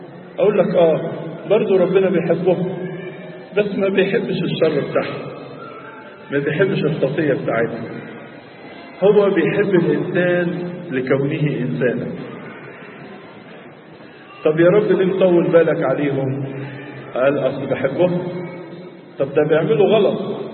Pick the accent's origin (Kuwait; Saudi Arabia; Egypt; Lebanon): Egypt; بلادنا مصر